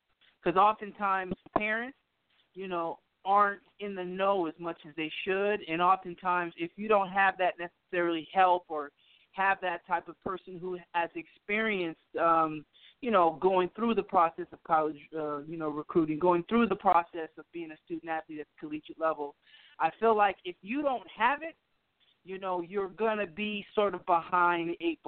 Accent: Mountain View, California, United States; I am a proud, I guess, Californian. I grew up in the Bay Area, in Mountain View, California, to be exact. I'm really proud of, you know, being from the Bay Area and the Silicon Valley.

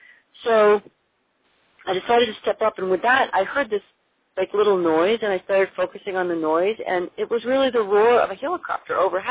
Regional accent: Wisconsin, United States; It started by when I was a little kid growing up in Wisconsin

